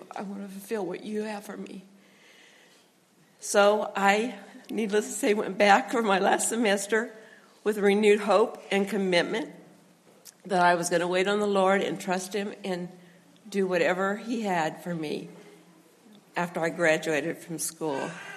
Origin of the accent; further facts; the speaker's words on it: Terre Haute, Indiana, United States; I'm from Terre Haute, Indiana, and I grew up in Terre Haute.